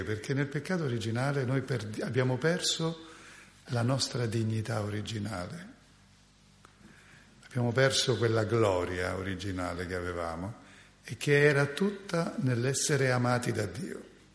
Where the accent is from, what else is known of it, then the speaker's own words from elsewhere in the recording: Genoa, Liguria, Italy; born there; Noi siamo stati fortunati, siamo nati a Genova.